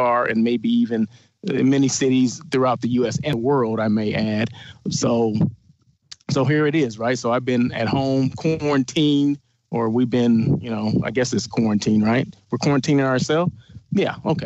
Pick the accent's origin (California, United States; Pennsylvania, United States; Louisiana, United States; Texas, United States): California, United States; Blythe; I am from Blythe, California, born and raised 18 years, right? So people think, oh, this dude's from L. He's L.A. No, I'm Blythe. I'm straight from Blythe, straight from the country, okay? Desert country, same thing.